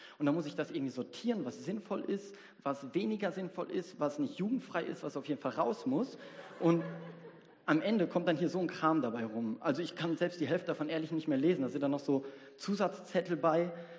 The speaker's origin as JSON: {"language": "German", "region": "North Rhine-Westphalia", "country": "Germany", "said": "Ich komme aus dem Hochsauerland. Ich lebe in einer sehr ländlichen Gegend."}